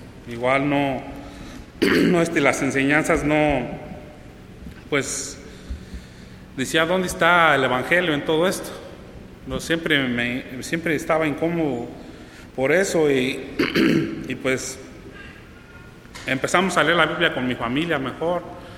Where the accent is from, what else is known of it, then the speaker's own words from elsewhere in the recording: Nopopeo, Michoacán, Mexico; vivo no ahí en Pátzcuaro, sino ahí cerquitas en Nopopeo. Algunos ya conocen mucho, ¿verdad? Es nombre de mi pueblo.